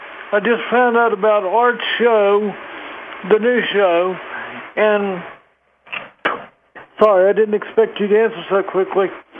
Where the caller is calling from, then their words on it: Colorado Springs, Colorado, United States; I'm calling from Colorado Springs.